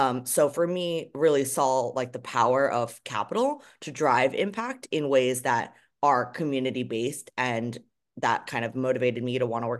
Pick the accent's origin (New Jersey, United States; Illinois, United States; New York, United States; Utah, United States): New Jersey, United States; I grew up in New Jersey, so I saw how many assets and how much money there is in the financial system